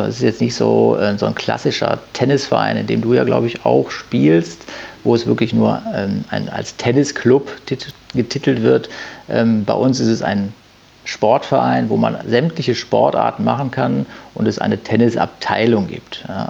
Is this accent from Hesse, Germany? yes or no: no; Düsseldorf, North Rhine-Westphalia, Germany; born there; now in Haan, Germany; Gebürtig bin ich Düsseldorfer. Und bin mit meiner Familie dann nach Hahn rausgezogen.